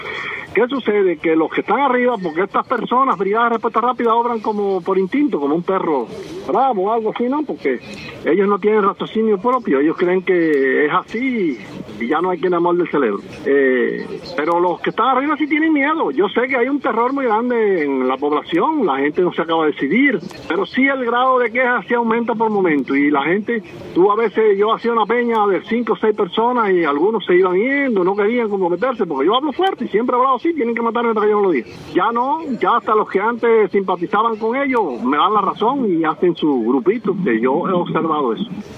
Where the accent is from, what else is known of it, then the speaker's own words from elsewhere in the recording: Cuba; born there; Nacimos en Cuba, somos cubanos y hay que luchar.